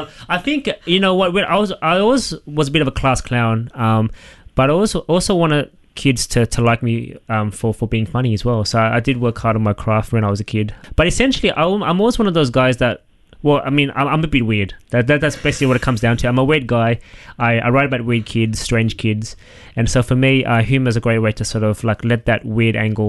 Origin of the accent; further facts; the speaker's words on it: Sydney, New South Wales, Australia; So born and bred in Sydney, born in Auburn Hospital.